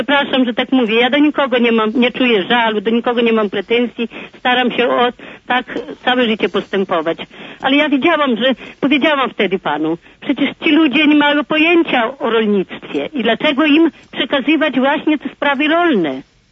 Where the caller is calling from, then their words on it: Podlaskie Voivodeship, Poland; Z Podlaskiego.